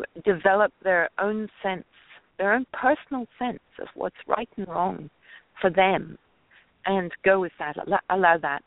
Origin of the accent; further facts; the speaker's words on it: Scotland, United Kingdom; born there; when I was born in Scotland just after the war